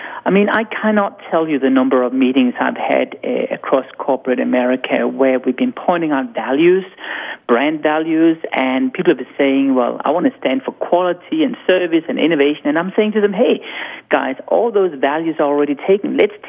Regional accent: Denmark; I'm from Denmark.

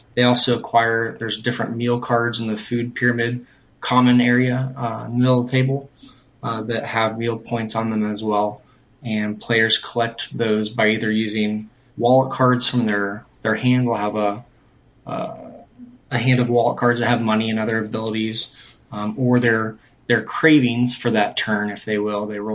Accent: Dayton, Ohio, United States; We are from Dayton, Ohio, so just a micro publisher

